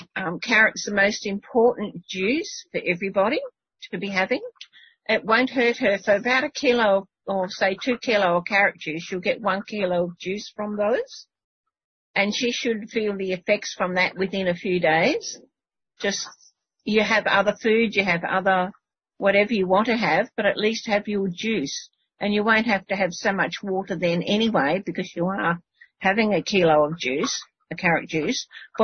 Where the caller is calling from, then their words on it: Western Australia, Australia; Hello, yeah … from Western Australia